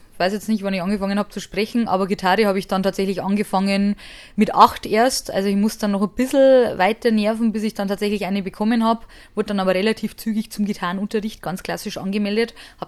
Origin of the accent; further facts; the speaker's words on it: Hamburg, Germany; weil ich komme ja aus Hamburg, haben wir ja gerade festgestellt.